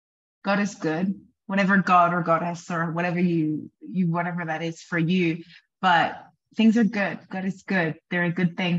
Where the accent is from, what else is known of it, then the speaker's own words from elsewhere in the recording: Canberra, Australian Capital Territory, Australia; growing up in Australia, in Canberra, we don't have a lot of really impressive mountains.